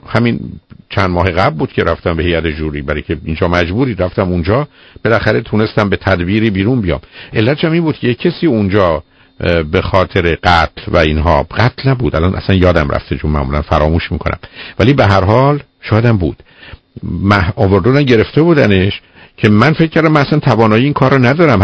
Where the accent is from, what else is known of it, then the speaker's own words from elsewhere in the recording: Shiraz, Fars, Iran; من شیرازی هستم دیگه